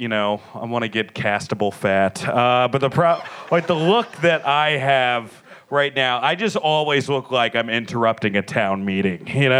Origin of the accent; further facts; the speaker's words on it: New York, United States; because I'm a New Yorker and I'm going to keep doing this shit till the devil drags me to hell.